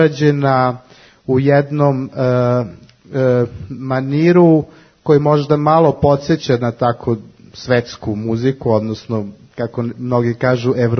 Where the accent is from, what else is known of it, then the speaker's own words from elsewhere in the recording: Serbia; nama koji dolazimo iz Srbije